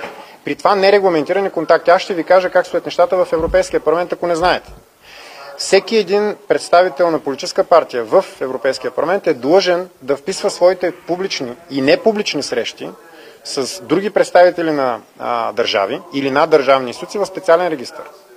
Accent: Varna, Varna Province, Bulgaria; Аз съм от Варна и живея във Варна, представлявам Варна.

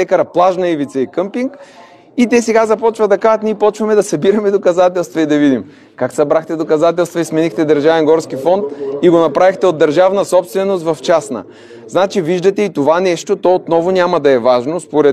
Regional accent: Gorna Oryahovitsa, Veliko Tarnovo Province, Bulgaria; Последният кмет, който взе, е на моя роден град Горна Оряховица

